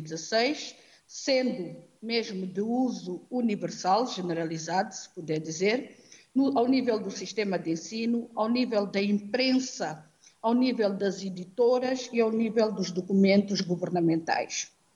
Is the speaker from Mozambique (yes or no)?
yes; Mozambique; E como eu sou moçambicana, se calhar com mais propriedade consigo falar